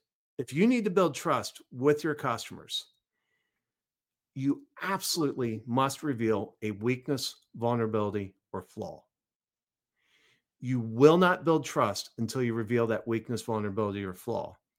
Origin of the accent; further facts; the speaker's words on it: Dallas, Texas, United States; But I grew up in Dallas.